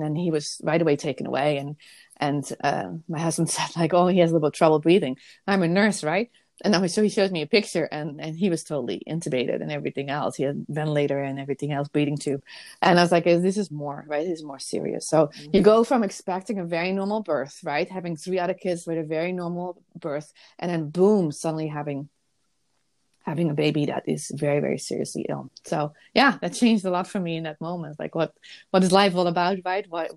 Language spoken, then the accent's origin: English; Netherlands; moved away as an adult; now in United States; First, I came from the Netherlands, right, as a nurse, as a brand new nurse. And I came to the United States